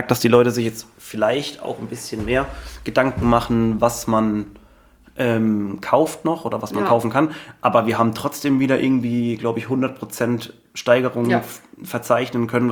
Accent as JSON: {"language": "German", "town": "Mannheim", "region": "Baden-Württemberg", "country": "Germany", "said": "also wir kommen ja aus Mannheim hier"}